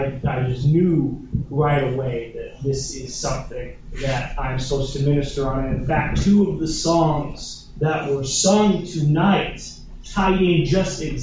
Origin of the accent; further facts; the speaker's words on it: Sweetwater, Tennessee, United States; I come from Sweetwater, Tennessee. That's where my church is.